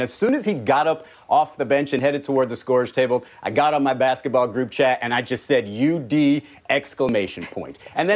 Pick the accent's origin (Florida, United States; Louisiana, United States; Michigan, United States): Florida, United States; Miami; we're starting with my hometown, Miami Heat.